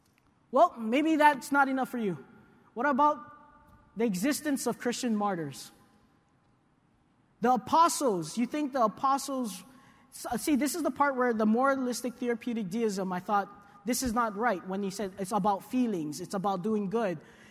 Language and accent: English; Hawaii, United States; Plus two, I'm from Hawaii. We talk pidgin, so sorry.